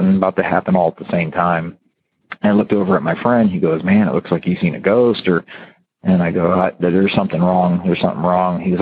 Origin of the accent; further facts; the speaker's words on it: Ohio, United States; even though he was from Korea and I was from Ohio